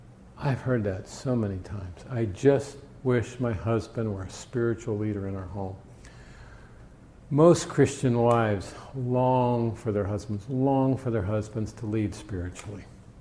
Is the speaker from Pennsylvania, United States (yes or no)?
yes; Pittsburgh, Pennsylvania, United States; now in Indiana, United States; You know, I grew up in Steeler country. Pittsburgh doesn't have a basketball team, but they have a football team.